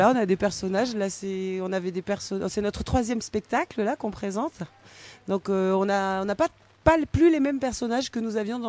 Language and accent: French; Occitanie, France; On vient d'Ariège.